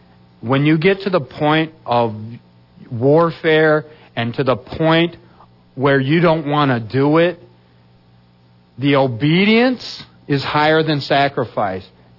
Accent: Washington, United States; I grew up in Washington. I didn't even know there was a Blaine, Washington.

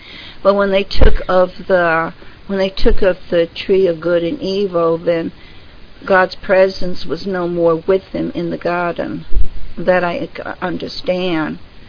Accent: England, United Kingdom; Excuse me for using the English. I am English.

